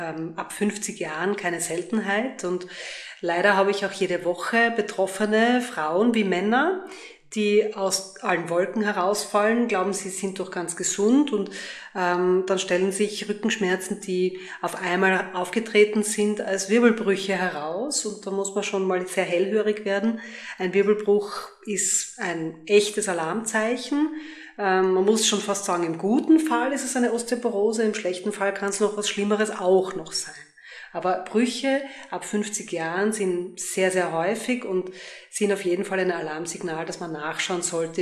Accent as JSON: {"language": "German", "town": "Graz", "region": "Styria", "country": "Austria", "tie": "born or raised there", "said": "Ja, willkommen auch von meiner Seite hier in meiner Heimatstadt in Graz."}